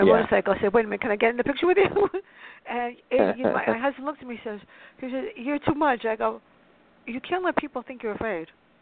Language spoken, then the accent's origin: English; New York City, New York, United States; Me, I grew up in the South Bronx in a tough neighborhood. So to me, I grew up with everybody.